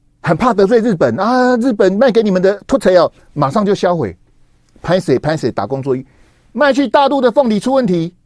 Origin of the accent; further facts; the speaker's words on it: Taiwan; 我们台湾这边的既然有独派说我们的慰安妇是自愿的